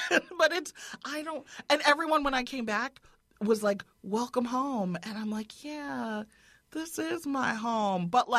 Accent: Evanston, Illinois, United States; Now I say I'm from Evanston.

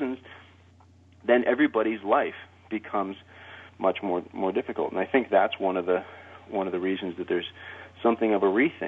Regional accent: Putney, Vermont, United States; here in my hometown where I was originally raised, in Putney, Vermont, and these small New England towns

